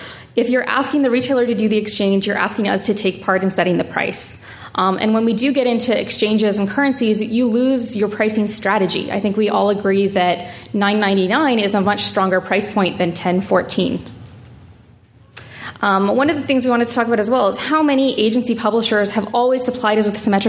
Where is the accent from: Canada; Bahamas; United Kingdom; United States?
Canada; being a Canadian consumer myself